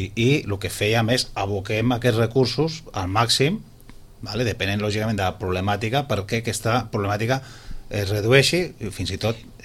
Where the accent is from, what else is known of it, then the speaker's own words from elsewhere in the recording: Sitges, Catalonia, Spain; els que som de Sitges de tota la vida